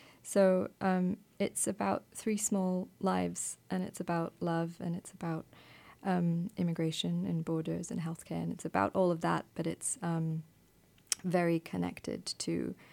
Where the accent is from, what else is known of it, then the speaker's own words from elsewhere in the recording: India; also born or lived in England; I grew up in India and spent a long time, I did high school in England, and so had experienced a lot of different changes, I think, in my life in a compressed amount of time.